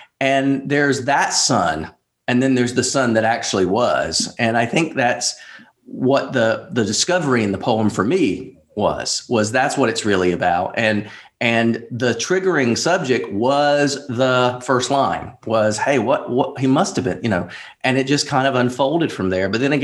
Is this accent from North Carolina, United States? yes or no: yes; North Carolina, United States; North Carolina, okay. Originally. And a lot of the book takes place in North Carolina.